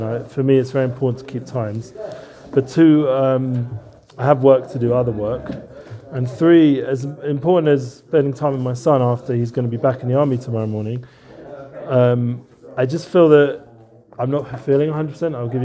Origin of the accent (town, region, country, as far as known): London, United Kingdom